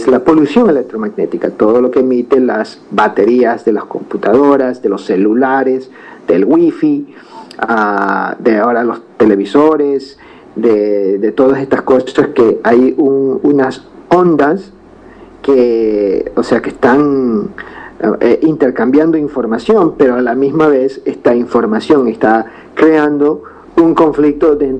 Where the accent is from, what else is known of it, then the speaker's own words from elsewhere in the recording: United States; also born or lived in Ecuador; yo nací en Ecuador, pero no viví en Ecuador. Mis padres me llevaron de 8 años a los Estados Unidos, o sea, 30 años en los Estados Unidos prácticamente. Crecí toda mi vida.